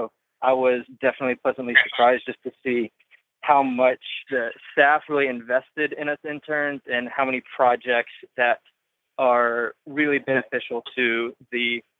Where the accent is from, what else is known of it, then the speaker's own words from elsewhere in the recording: Sarasota, Florida, United States; I am from Sarasota, Florida.